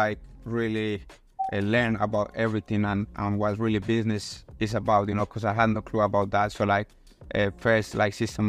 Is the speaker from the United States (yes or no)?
no; Colombia; English is a second language; moved away as an adult; also born or lived in Australia; Yeah, so I'm originally from Colombia, so I went to Australia when I was 19 years old.